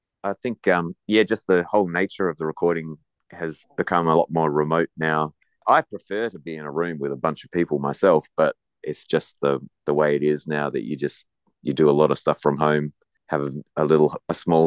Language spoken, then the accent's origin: English; Adelaide, South Australia, Australia; I am from Adelaide. I was born and raised there, and I started playing music there